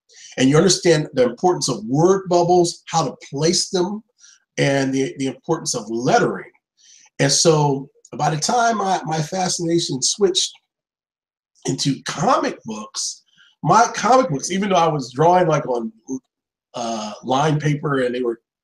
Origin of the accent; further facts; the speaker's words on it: Newport News, Virginia, United States; Right in Virginia, Denby, which is like a Newport News subsidiary, sort of. Newport News, Virginia. I grew up here, and I had a very classic childhood